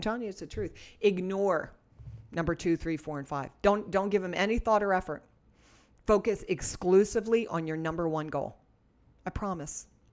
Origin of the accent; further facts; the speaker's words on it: New Jersey, United States; if there's anything I said that I said just because I'm from New Jersey